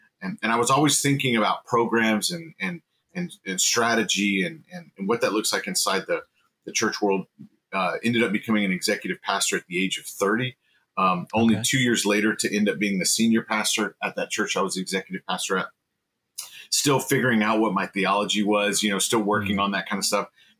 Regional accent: El Paso, Texas, United States; But I actually grew up out in El Paso.

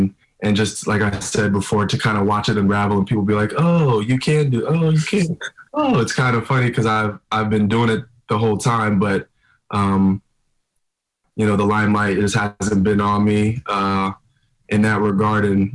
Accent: Finland; first language Swedish; English is a second language; actually from a part of Finland where they speak Swedish, minority. I don't know the exact percentage, but my first language was actually Swedish. When I was a kid, my first couple words were Swedish

